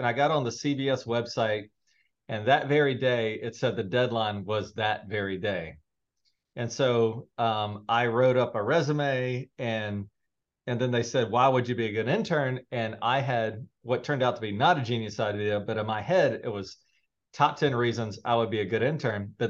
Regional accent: Alabama, United States; It was an accident, really. I grew up in Alabama.

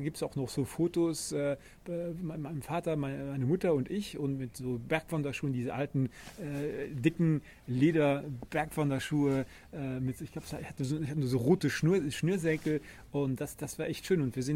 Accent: Luxembourg; in Luxemburg, ich bin Luxemburger, sind wir auch so ein bisschen so kulturell, so mischvoll.

